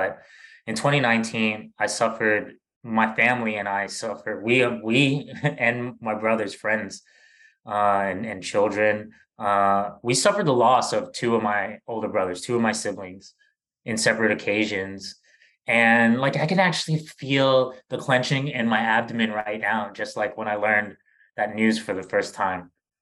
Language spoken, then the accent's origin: English; New York, United States; I am originally from Bed-Stuy, Brooklyn, New York. And my parents are Jamaican immigrants, so I'm a first-generation American. I grew up in a lower middle-class background in Brooklyn